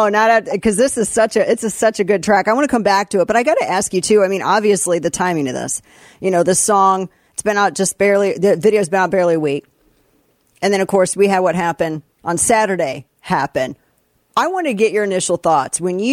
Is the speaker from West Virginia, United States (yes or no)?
no; Missouri, United States; I come from Ozark territory. You know, you come from the woods in Tennessee and all that. And I'm, you know, we're down by the, you know, down southern Missouri.